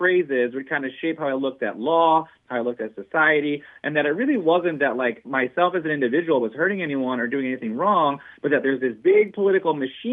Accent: Norwich, Connecticut, United States; now in Puerto Rico; I'm originally from Connecticut, from Norwich, Connecticut, actually. I currently live in Puerto Rico, but I am currently today in Connecticut.

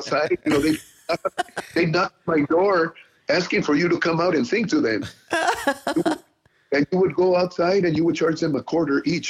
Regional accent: United States; I didn't understand it because I was raised here in the States, you know.

